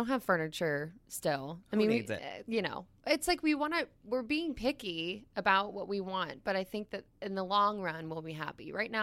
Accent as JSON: {"language": "English", "region": "Florida", "country": "United States", "said": "I'm from Florida."}